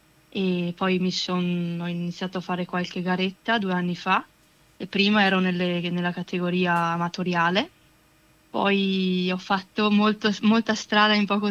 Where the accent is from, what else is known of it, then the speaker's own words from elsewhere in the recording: Verona, Veneto, Italy; invece da giù da noi a Verona lì ha piovuto fino a poco prima della partenza